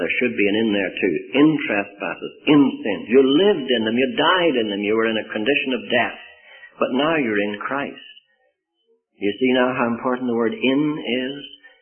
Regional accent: Ireland; born there; moved away as an adult; also born or lived in Angola; I was born in Ireland. I left Ireland when I was a very young man and went as a missionary to West Africa, to Angola. I spent 34 years there as a missionary.

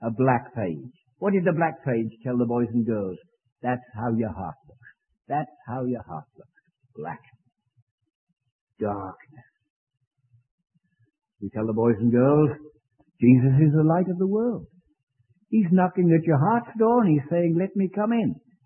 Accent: England, United Kingdom; I'm an Englishman. You don't know that, of course, because I don't have an accent anymore.

